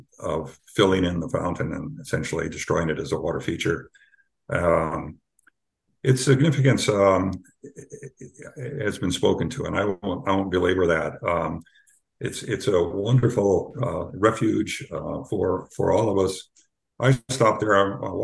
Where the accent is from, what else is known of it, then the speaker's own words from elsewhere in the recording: Hawaii, United States; I grew up in Hawaii, and I must have been to the church 100 times. I was married there. I was baptized there.